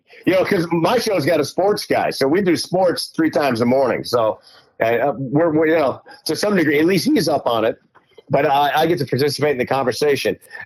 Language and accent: English; Michigan, United States; I grew up in Michigan, and there were very few sunny days in the wintertime.